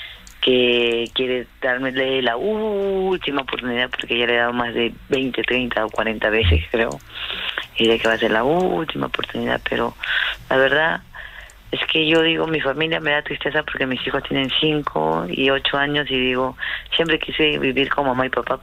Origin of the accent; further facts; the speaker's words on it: Peru; now in Spain; cuando llegué por aquí a España, porque yo soy de Perú